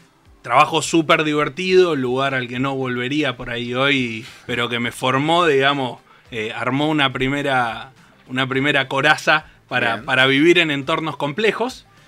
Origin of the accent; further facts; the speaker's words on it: Mendoza, Argentina; moved away as an adult; now in Buenos Aires, Argentina; Estudié en Universidad Nacional de Cuyo, así es. Me vine a vivir a Buenos Aires en el 2013 para hacer un máster en finanzas y para empezar mi vida laboral formal. Uh-huh. Hoy tengo 35 años, estoy casado, tengo dos hijas.